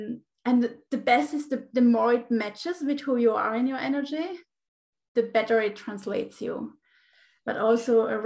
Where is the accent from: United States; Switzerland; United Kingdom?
Switzerland; English is a second language; now in Menorca, Spain; And I'm from Spain. I'm living in Spain. I'm originally from Switzerland, having an Italian husband. So lots of different cultures, but we found our place here about 4 years ago and live in this little island called Menorca